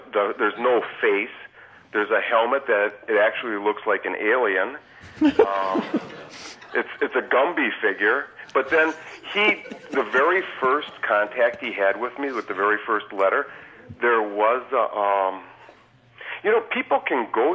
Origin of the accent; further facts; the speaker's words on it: Milwaukee, Wisconsin, United States; now in Northern California, United States; And originally I'm from the Milwaukee area, and I just live in Northern California now.